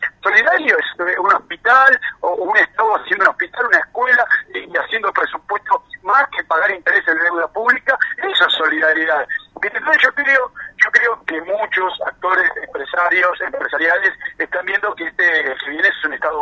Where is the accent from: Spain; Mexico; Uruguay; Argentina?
Argentina; San Fernando, Buenos Aires Province; mis vecinos del barrio de Reyes, San Fernando, donde yo soy